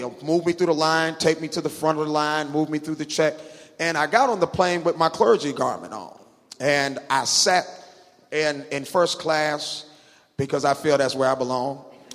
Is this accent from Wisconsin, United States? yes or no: no; Atlanta, Georgia, United States; And I said, I am from Atlanta.